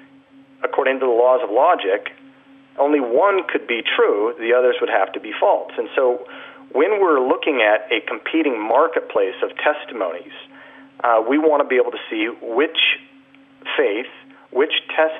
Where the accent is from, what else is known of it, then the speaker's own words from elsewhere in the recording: Utah, United States; I think it was more difficult when I was growing up than it might be today.